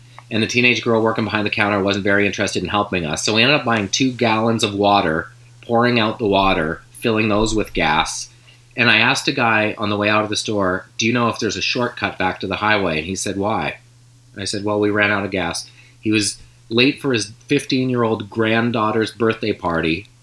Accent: Canada; And I said, no, we're Canadian. We're just happy to be in your country.

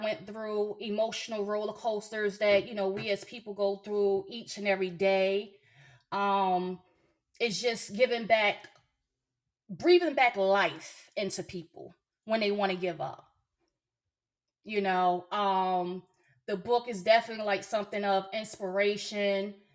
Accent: New Jersey, United States; also born or lived in Virginia; now in Tennessee, United States; Originally, I am from New Jersey. I could say also a native of Virginia. Been there for a while. And now in my new home state, Tennessee.

